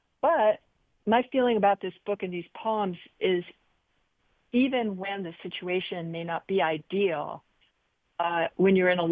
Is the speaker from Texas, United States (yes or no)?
no; New York City, New York, United States; You know, I was growing up in New York City